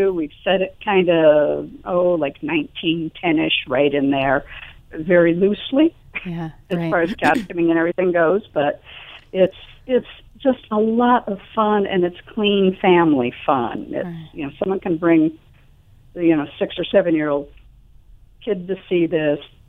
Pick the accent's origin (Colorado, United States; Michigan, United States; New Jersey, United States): Michigan, United States; When I grew up in Southeast Michigan, and my folks had season tickets to the Fisher Theater in Detroit